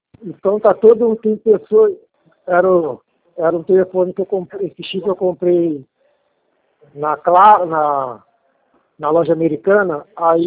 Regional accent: Rio de Janeiro, Brazil; Sou do Rio de Janeiro.

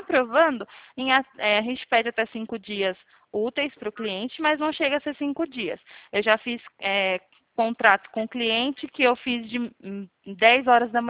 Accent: São Roque, São Paulo, Brazil; Eu sou daqui de São Roque, de São Paulo. Eu sou aqui do interior

